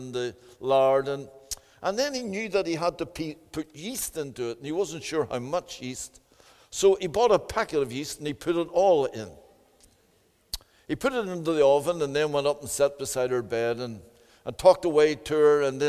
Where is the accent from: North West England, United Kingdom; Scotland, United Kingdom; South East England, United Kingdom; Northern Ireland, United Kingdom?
Northern Ireland, United Kingdom; Belfast; born there; I was born on the Donegal Road in Belfast.